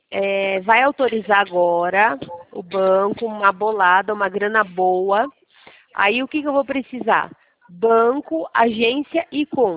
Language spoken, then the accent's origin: Portuguese; São Paulo, Brazil; now in Sorocaba, Brazil; Eu sou de São Paulo, capital, né?